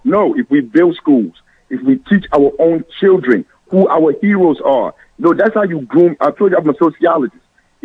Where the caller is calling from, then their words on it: Newark, New Jersey, United States; I'm calling from Newark.